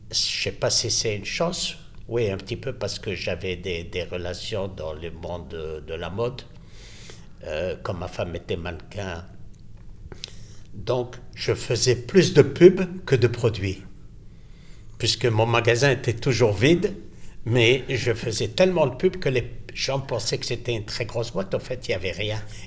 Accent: Israel; French is a second language; Comme je venais d'Israël, bon, le mot rhétorique, je n'avais pas.

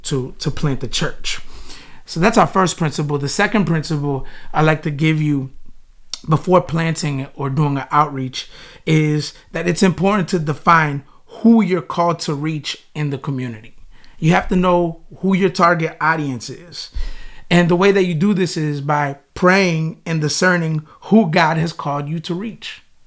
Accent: Florida, United States; also born or lived in Chicago; My wife and I, we moved 2 years ago from Chicago to plant this church. We actually parachuted in. I knew about this community because I actually grew up in South Florida, and I always knew that that neighborhood was the Latino hub

